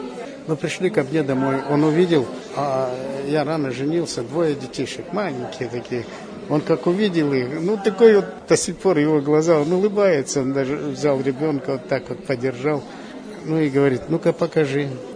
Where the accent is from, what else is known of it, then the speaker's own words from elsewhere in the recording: Urals, Russia; Я говорю, с Урала.